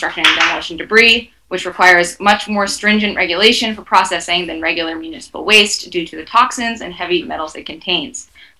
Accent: Farmington, Maine, United States; I'm a member of the Wabanaki community, enrolled in Odinak Abenaki Nation, and I'm from Farmington, Maine.

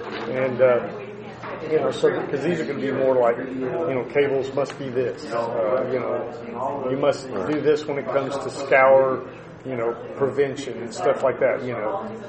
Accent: Gulf Coast, United States; Because I'm from the Gulf, and a lot of it's driven by regulations down there.

